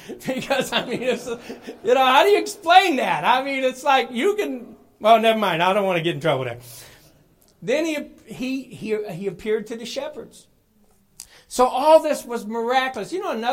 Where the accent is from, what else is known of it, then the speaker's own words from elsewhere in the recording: St. Louis, Missouri, United States; born there; I was born in St. Louis, and that's not that far away. I can drive it in 3 to 4 hours.